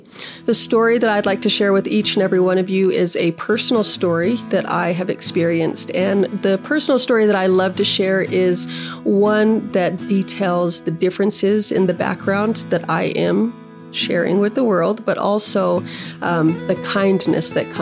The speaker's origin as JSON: {"language": "English", "country": "United States", "first_language": "Navajo", "said": "I am speaking my native language, and I speak Navajo, not fluently, but enough to get me by to let you know who I am, what it is that my purpose is here on Earth"}